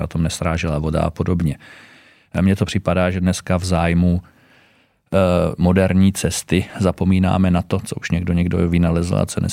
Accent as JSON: {"language": "Czech", "region": "Moravia", "country": "Czechia", "said": "Jsem Moravák, takže strašně rád putuju po Víně."}